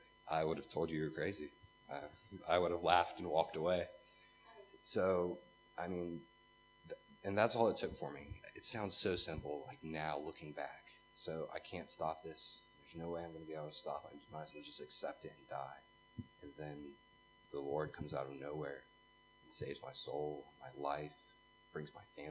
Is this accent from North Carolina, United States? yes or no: yes; North Carolina, United States; Growing up in America, North Carolina, I never really felt like I fit in anywhere or anything.